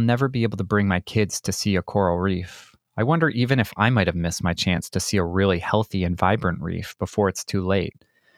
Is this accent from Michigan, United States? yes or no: yes; Michigan, United States; I grew up in Michigan, so I can't say that my love came from any kind of close proximity